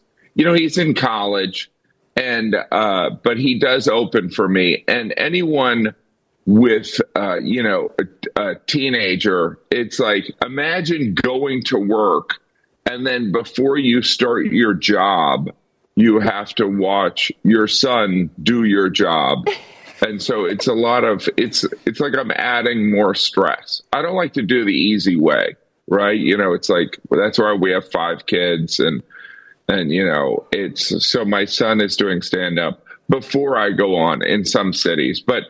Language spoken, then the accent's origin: English; Indiana, United States; I'm from Northwest Indiana, so I'm wearing sweatpants in honor of that.